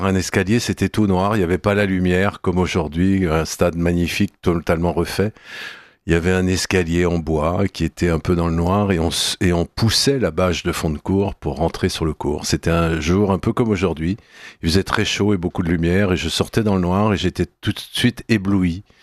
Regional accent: France; quand on est français, jouer sur un grand chelem en France, c'est quand même quelque chose qui est rare.

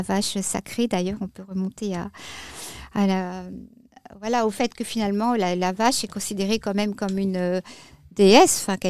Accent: Paris, Île-de-France, France; born there; Alors, je suis née à Paris, à Belleville, donc pas du tout.

